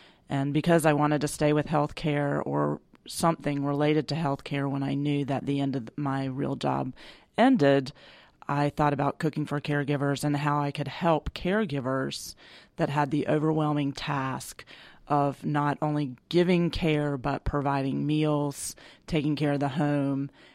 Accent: North Carolina, United States; also born or lived in New Jersey; I'm originally from New Jersey, but grew up most of my life in North Carolina, and 17 years ago moved to the metro area

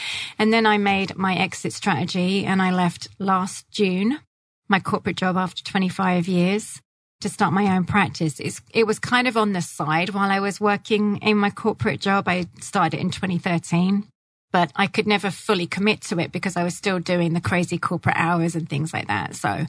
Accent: Malta; accent: English; now in United States; hence the English accent. Although I'm not English originally, I'm actually Maltese from the beautiful island of Malta.

